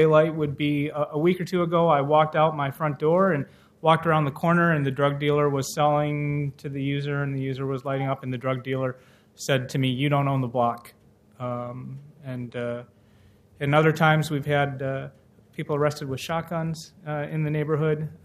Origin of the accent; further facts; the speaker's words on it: Chicago, Illinois, United States; now in Portland, United States; when I first moved to Portland about 10 years ago, I came from Chicago.